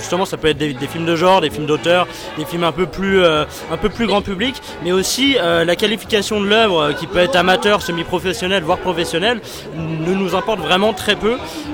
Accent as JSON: {"language": "French", "town": "Rennes", "region": "Brittany", "country": "France", "said": "on vient de Rennes, c'est la première fois qu'on vient ici."}